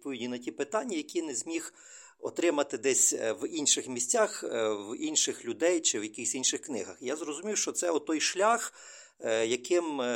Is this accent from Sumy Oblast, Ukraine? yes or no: no; Pidvolochysk, Ternopil Oblast, Ukraine; born there; Ну, я народився на Тернопільщині, в місті Підволочиськ